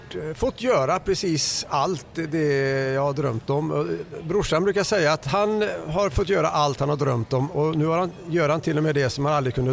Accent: Trollhättan, Västra Götaland County, Sweden; berättade jag om hela min uppväxt i Trollhättan samtidigt som han intervjuade mig

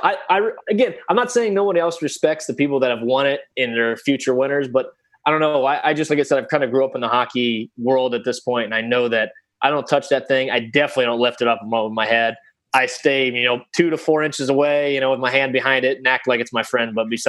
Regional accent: Ohio, United States; You know, I grew up in Ohio, no money to be able to play hockey.

